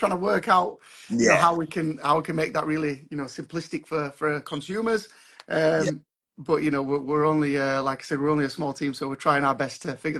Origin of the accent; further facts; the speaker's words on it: Huddersfield, Yorkshire and the Humber, United Kingdom; So I'm from Huddersfield.